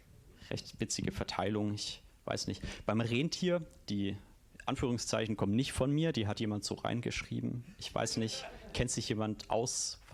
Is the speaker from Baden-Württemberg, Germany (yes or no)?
yes; Stuttgart, Baden-Württemberg, Germany; Ja, weil ich komme aus Stuttgart, bin da häufig unterwegs.